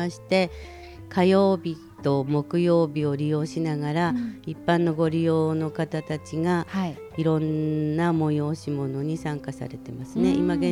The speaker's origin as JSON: {"language": "Japanese", "region": "Fukushima", "country": "Japan", "said": "私も会津の方から来たんですが、"}